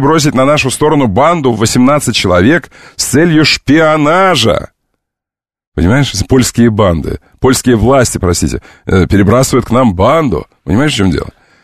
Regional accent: Volgograd, Volgograd Oblast, Russia; я из Волгограда

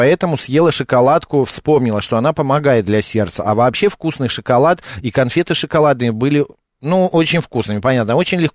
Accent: Saint Petersburg, Russia; мы жили в детстве, я когда жил в детстве в Ленинграде

